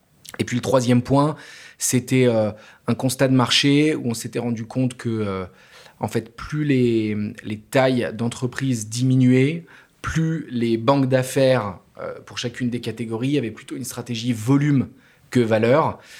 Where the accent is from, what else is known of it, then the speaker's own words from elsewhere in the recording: Grand Est, France; moi, je suis un Luxembourgeois qui a grandi dans les Vosges profondes.